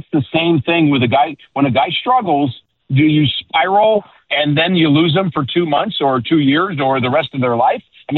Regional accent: New York, United States; I grew up about 70 miles north of New York City, but we were scared to death of the city.

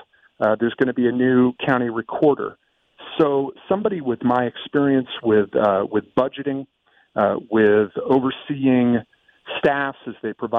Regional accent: Athens, Ohio, United States; I first ran for office in my hometown of Athens, Ohio, when I was 20 years old.

